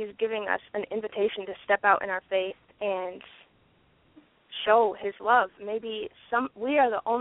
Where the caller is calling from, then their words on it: Kalamazoo, Michigan, United States; I'm from Kalamazoo.